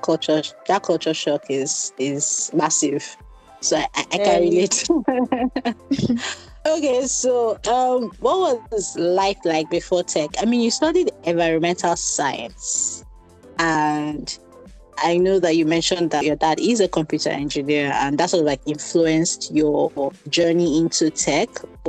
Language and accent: English; Kaduna, Kaduna State, Nigeria; I grew up in Kaduna, so so I only went to, I think my first time leaving Kaduna was when I went to university.